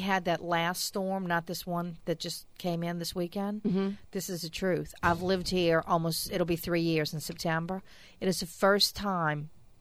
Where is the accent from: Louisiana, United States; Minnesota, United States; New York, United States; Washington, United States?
Louisiana, United States; New Orleans; I was born in New Orleans, uh-huh. And I lived there my whole life.